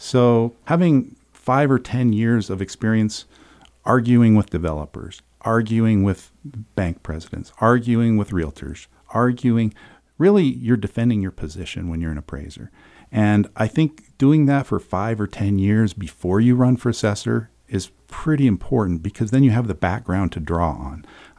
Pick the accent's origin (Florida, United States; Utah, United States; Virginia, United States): Utah, United States; Well, I was raised in Carbon County. I went to Mont Harmon Junior High, and I also went to Carbon High.